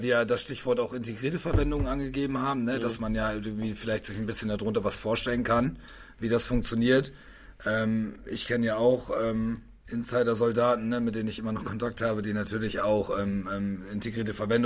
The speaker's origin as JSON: {"language": "German", "town": "Osnabrück", "region": "Lower Saxony", "country": "Germany", "tie": "born or raised there", "said": "oder auch jetzt in meiner Heimatstadt Osnabrück, dann wissen alle, wo ich wohne."}